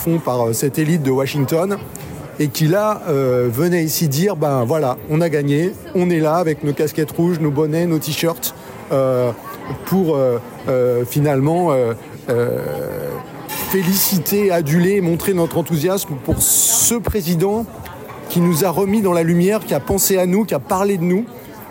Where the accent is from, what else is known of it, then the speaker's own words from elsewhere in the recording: France; Ça me faisait penser, en fait, aux gilets jaunes chez nous en France